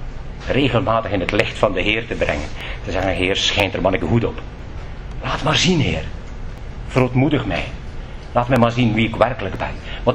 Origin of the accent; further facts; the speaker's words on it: Flanders, Belgium; Het is niet erg, hoor, dat wij als Vlamingen aanbidden